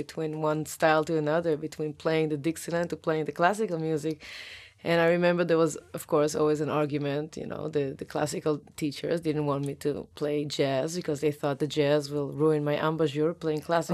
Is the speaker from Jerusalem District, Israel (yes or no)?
no; Tel Aviv, Tel Aviv District, Israel; English is a second language; Well, I went to a conservatory in Tel Aviv, in my hometown, and they gave me a clarinet, and I started to play it.